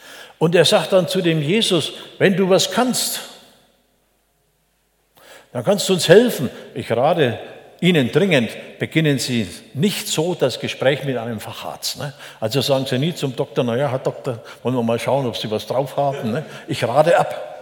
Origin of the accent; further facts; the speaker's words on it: Bavaria, Germany; Es ist kein Unterschied, aus welcher Kultur du kommst. Ich komme aus der Oberfränkischen